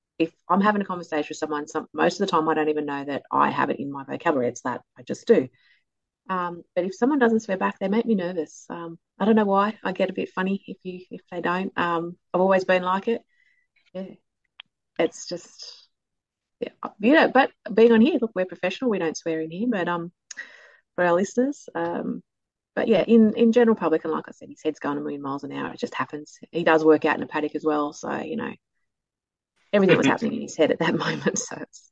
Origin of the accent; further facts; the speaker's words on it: Australia; It's a sweary nation. This is what we do. We're Australian. We swear.